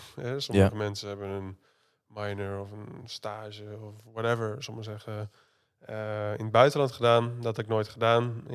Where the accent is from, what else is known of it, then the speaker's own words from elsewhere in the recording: Zeewolde, Flevoland, Netherlands; ik ben opgegroeid in Zeewolde, klein dorpje in Flevoland. En vanuit daaruit, basisschooltijd daar gehad.